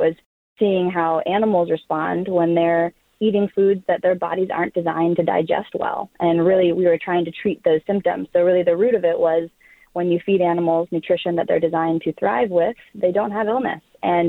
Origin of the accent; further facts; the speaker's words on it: California, United States; I grew up in Northern California. My parents still have 40 acres, beautiful gardens, all organic.